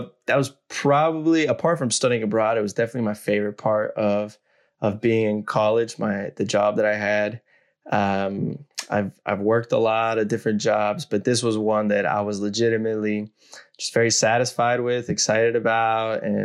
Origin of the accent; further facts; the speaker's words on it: Guatemala; also born or lived in Costa Rica / Mexico / United States; I was born in Costa Rica, raised in Guatemala, Mexico, went to the United States.